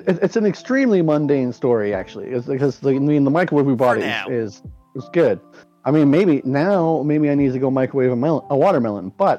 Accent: Canada; because we're Canadian with the metric system

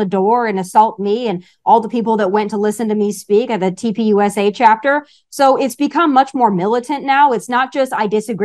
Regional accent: Rapid City, South Dakota, United States; So I grew up in Rapid City, South Dakota, right? Mm-hmm. So it's a relatively small town in a small state.

